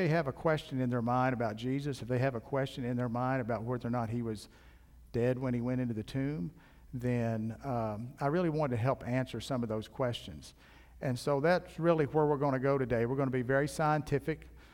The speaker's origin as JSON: {"language": "English", "region": "Kentucky", "country": "United States", "tie": "born or raised there", "said": "I grew up in Kentucky. As Corey said, my mom and dad … we all grew up in Kentucky."}